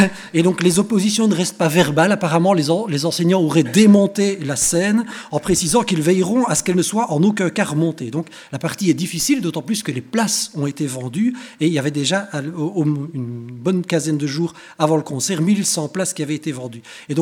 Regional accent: Belgium; défaut supplémentaire, je suis belge, je dis 78 au lieu de dire

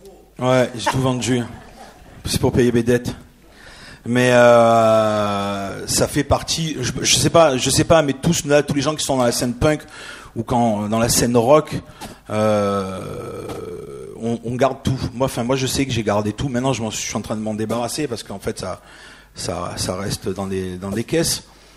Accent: Marseille, Provence-Alpes-Côte d'Azur, France; on se disait tous en fait on est marseillais avant tout et après il y a le reste de la France et ce qui est toujours le cas pour la plupart, enfin en tout cas pour moi

